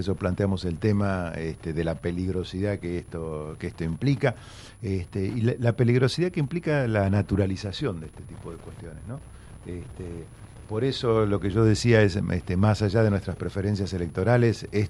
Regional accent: Argentina; como los argentinos no la vivíamos desde hace más de 12 años, más de 13 años

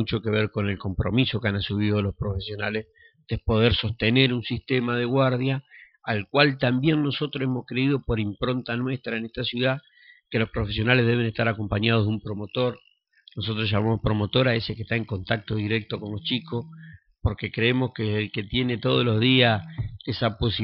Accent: Argentina; yo nunca viví en un régimen comunista, ni en un régimen socialista, ni nada por el estilo. Siempre nací y me crié acá en la Argentina y hemos vivido siempre en un régimen capitalista.

